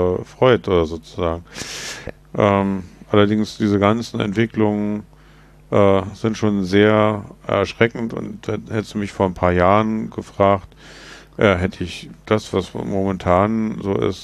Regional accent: Germany; So wie du sagst, wir als Deutsche haben ja schon kaum einen Einfluss darauf, was Putin oder was die Chinesen machen.

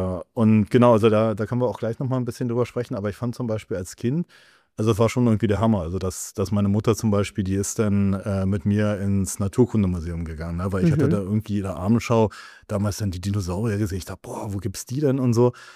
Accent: Berlin, Germany; Ja, ich bin Berliner. Also ich komme aus Berlin in Neukölln. Allerdings, Neukölln hat sozusagen also so diese coolen Gegenden. Und ich komme eigentlich eher so aus dem ländlichen Bereich, also eben von Neukölln

